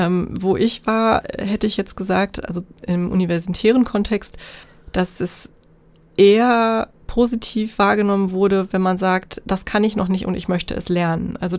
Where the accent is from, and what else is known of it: Germany